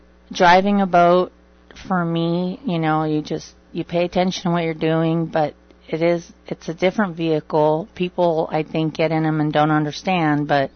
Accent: Los Angeles, California, United States; born there; No, I was originally born in California.

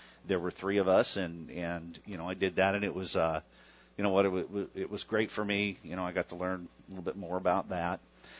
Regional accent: Kingman, Arizona, United States; also born or lived in Flagstaff; So how I got here. So in 1976, graduated high school up in Kingman, and we had lived there since 68. we moved to Kingman from Flagstaff.

